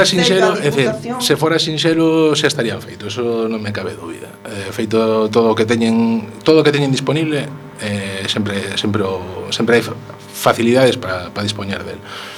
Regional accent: Galicia, Spain; Como buen galego, ¿no?

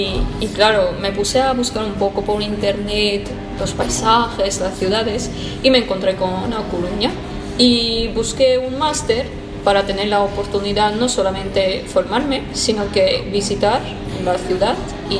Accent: Armenia; Spanish is a second language; now in Spain; Yo soy de Armenia, de Cáucaso.

